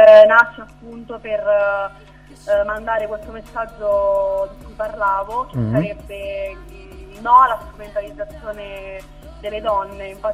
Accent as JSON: {"language": "Italian", "town": "San Benedetto del Tronto", "region": "Marche", "country": "Italy", "said": "sono una ragazza di 21 anni, vengo da San Benedetto del Tronto, nelle Marche."}